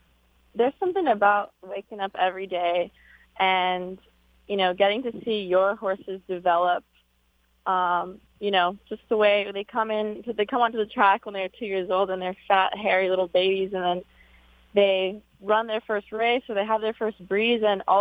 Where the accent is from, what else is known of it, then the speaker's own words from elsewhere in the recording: Arcadia, California, United States; So I grew up right in Arcadia, California, right across from Santa Anita.